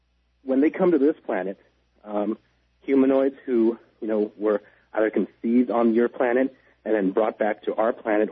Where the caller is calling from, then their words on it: Los Angeles, California, United States; I'm calling from Los Angeles.